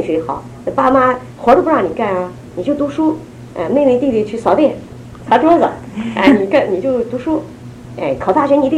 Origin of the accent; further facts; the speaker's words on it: China; 有时候我也生气，我是大陆人，我也生气。